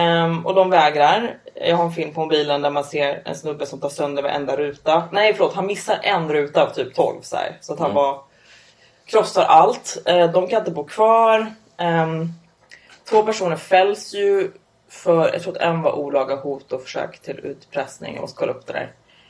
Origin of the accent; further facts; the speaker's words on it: Upplands Väsby, Stockholm County, Sweden; jag kommer från Upplands Väsby. Det är typ... motsvarigheten fast norrort. Att vi är typ finnar istället för syrianer.